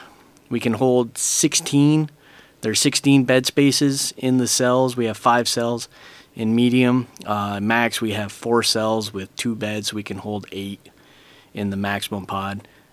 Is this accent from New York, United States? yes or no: yes; New York, United States; Okay, so I come from New York originally. I am not from here. My wife is. My wife's from this area. And before we moved down here, I was born and raised in New York.